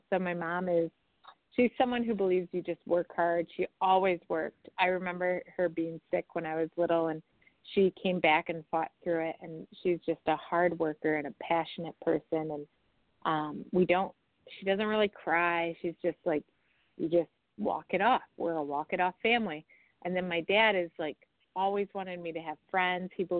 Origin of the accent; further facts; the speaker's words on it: Byron, Illinois, United States; So I grew up in Byron, Illinois. It's near Rockford. It's a town of about 2,000 people.